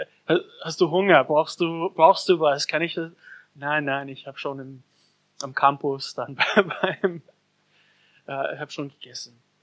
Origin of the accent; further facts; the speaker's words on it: Austria; dass es besonders schwer für uns als Österreicher ist.